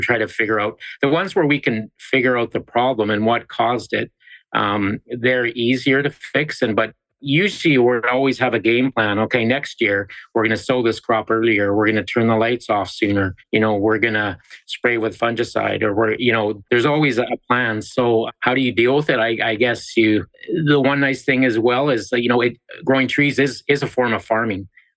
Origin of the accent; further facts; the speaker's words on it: Nanaimo, British Columbia, Canada; I grew up in Nanaimo, British Columbia, which is 30 kilometers, which is say 20 miles from Vancouver. So 20 miles of water, just on the east coast of Vancouver Island, close to the 49th parallel. Southern Canada, I guess.